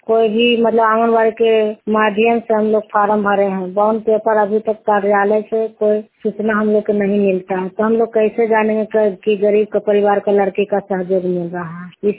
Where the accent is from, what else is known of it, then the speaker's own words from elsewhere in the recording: Bihar, India; और चंपा स्वयं सहायता समूह का सचिव हूँ। हरनौत प्रखंड नालंदा जिला के रहने वाली हूँ और सहेली ग्राम संगठन का सदस्य हूँ।